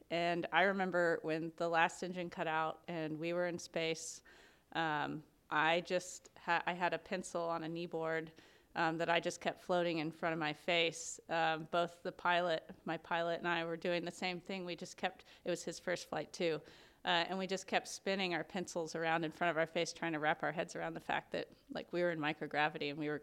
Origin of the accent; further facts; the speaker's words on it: Houston, Texas, United States; I grew up in Houston, actually, with NASA right down the road.